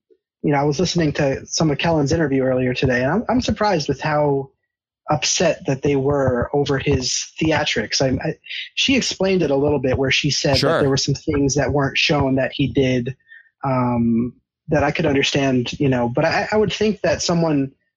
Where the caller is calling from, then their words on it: New Jersey, United States; I'm in Jersey